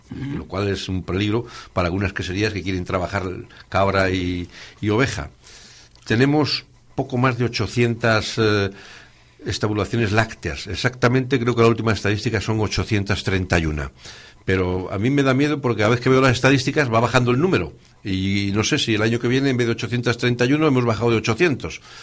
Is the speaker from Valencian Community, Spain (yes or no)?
no; Cantabria, Spain; Lo cual, pues yo creo que es lamentable como cántabro.